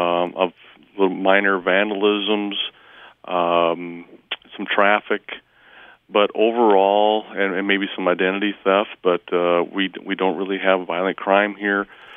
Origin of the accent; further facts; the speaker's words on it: Worthington, Minnesota, United States; I grew up in Worthington, which is 30 miles east of here.